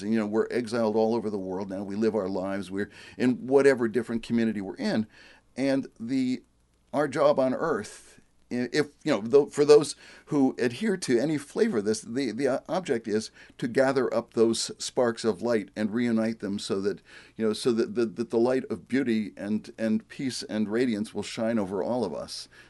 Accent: United States; I mean, I grew up in America in the 50s and 60s, so, you know, it's very much an American upbringing

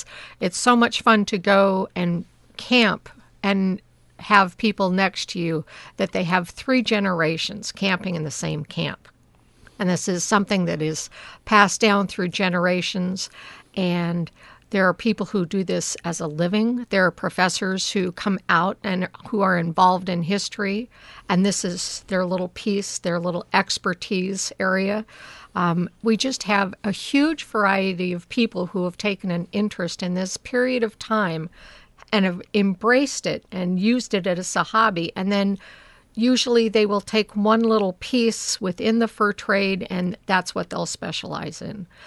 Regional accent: Portland, Oregon, United States; because I grew up in Portland.

